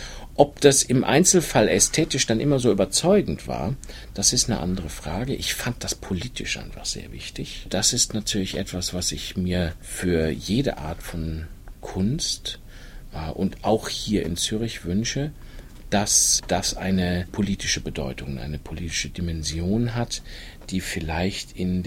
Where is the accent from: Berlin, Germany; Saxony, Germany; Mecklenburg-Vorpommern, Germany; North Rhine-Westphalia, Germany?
North Rhine-Westphalia, Germany; Dortmund; moved away; Also aus dem Ruhrgebiet bin ich natürlich sehr lange weg. Ich bin da aufgewachsen und so auf eine etwas kokettierende Weise sehe ich das auch als meine Heimat an, nach wie vor. Aber ich bin jetzt 30 Jahre da weg.